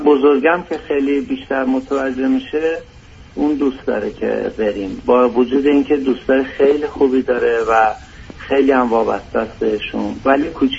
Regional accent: Tehran, Tehran Province, Iran; ما بزرگ شده تهران هستیم و اون شرایط شهرهای بزرگ رو عادت داریم

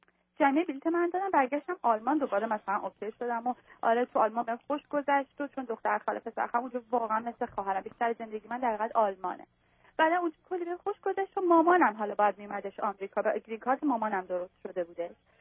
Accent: Iran; moved away as an adult; now in United States; 24 سالمه، باهاتون صحبت میکنم. من از ایران اومدم اینجا،

